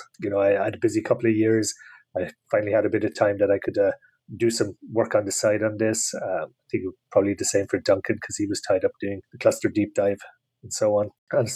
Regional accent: Ireland; me being Irish from Ireland and green being the predominant color here

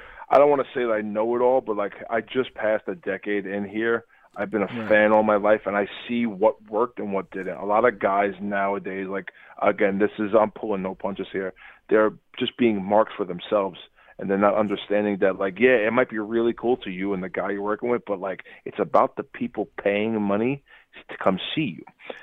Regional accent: Brooklyn, New York, United States; I grew up Italian kid in Brooklyn. I'm not saying like, oh, my family's connected, but like it was people, like it was the way I grew up.

